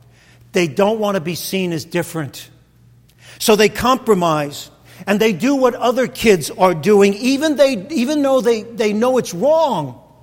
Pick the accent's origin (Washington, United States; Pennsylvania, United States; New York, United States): New York, United States; Brooklyn; I saw that growing up in Brooklyn.